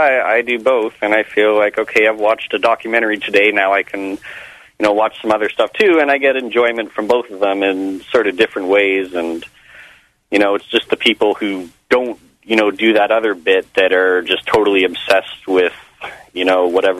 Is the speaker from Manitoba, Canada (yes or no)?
no; Toronto, Ontario, Canada; I'm from Toronto.